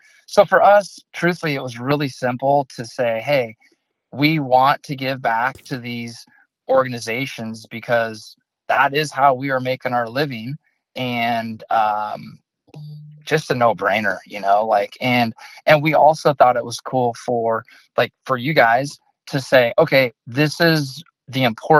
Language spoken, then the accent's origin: English; United States; And as an American who wants what's best for our country, I totally get that.